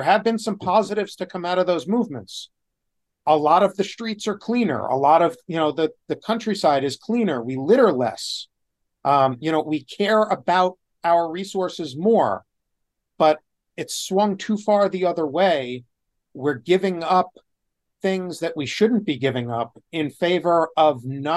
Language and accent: English; Brooklyn, New York, United States; also born or lived in New Jersey; You know, I grew up in Brooklyn and New Jersey